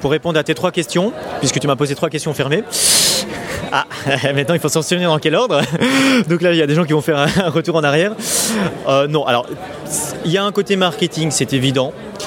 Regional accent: Brussels, Brussels-Capital Region, Belgium; donc je viens de Bruxelles

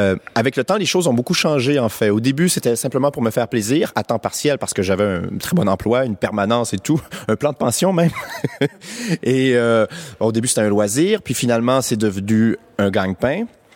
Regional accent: Quebec, Canada; Donc, je suis au Québec, je suis québécois, je fais le tour des boutiques

